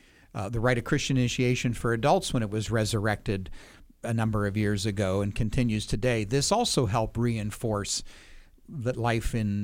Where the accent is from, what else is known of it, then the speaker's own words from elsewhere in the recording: Pennsylvania, United States; also born or lived in Indiana / Chicago; growing up in Western Pennsylvania, hilly area. Then much of my life educationally was spent in Indiana.